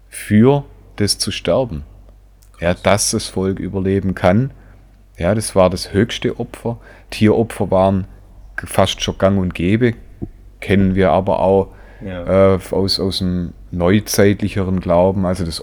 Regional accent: Schwäbisch Gmünd, Baden-Württemberg, Germany; Jetzt bei uns in Schwäbisch Gmünd gibt es ein Hölltal.

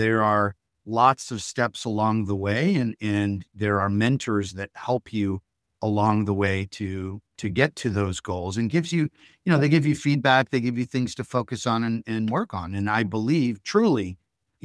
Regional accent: West Coast, United States; I'm originally from the West Coast, so getting closer to the West Coast for the first time in 20 years sounded like a good opportunity

